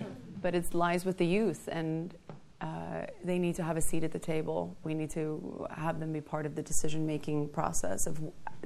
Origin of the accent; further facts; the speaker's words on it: South Africa; it was really tied to my love for my home country of South Africa.